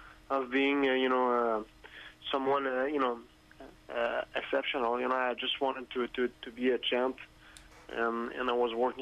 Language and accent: English; Canada; for winning, you know, in front of you know, my own crowd, my hometown fans, that was amazing. That was amazing. You know, I was the first fight of the night. And also the first UFC fight of the history in Canada.